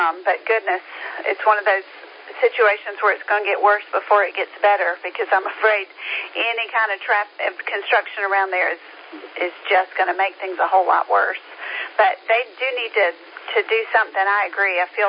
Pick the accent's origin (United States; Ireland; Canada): United States; Greenville, South Carolina; I grew up in Greenville, and I remember when there was nothing out that way.